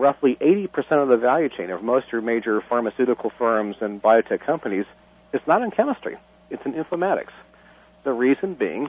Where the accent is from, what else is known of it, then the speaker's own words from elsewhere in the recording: Washington, United States; I grew up in the Pacific Northwest. I had the privilege of taking a bus, like 2 hours a drive from where I was living. I lived in an area that's kind of mostly farming and that kind of thing, and drove into Seattle